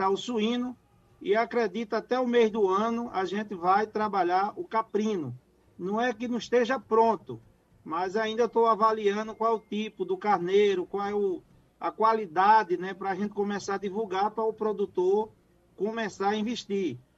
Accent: Pernambuco, Brazil; Eu fiz uma indústria frigorífica em Pernambuco, porque sou pernambucano, né?

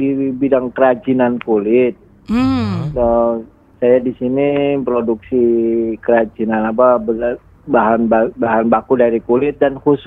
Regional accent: Brebes, Central Java, Indonesia; also born or lived in Jakarta; now in Sleman, Indonesia; Kalau saya sebenarnya aslinya dari Jawa Tengah, Brebes, lama di Jakarta.

